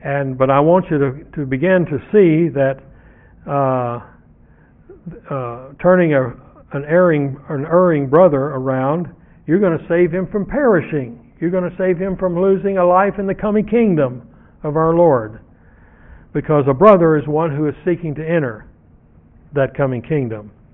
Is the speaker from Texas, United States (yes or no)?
yes; Texas, United States; And unfortunately, I'm from Texas.